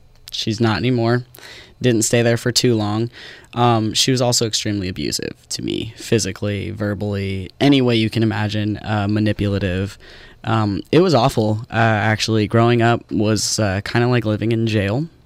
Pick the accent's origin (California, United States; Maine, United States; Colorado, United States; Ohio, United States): California, United States; Paradise; born there; Okay. Well, I was born in Paradise, California.